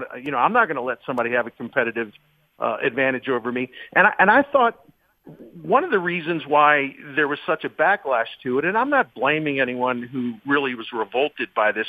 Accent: Baltimore, Maryland, United States; since we're a real young guy growing up in Baltimore

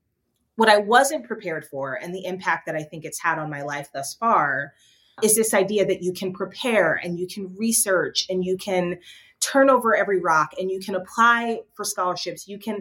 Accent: South Orange, New Jersey, United States; I grew up in South Orange, New Jersey, which is about 15 minutes outside of New York by train.

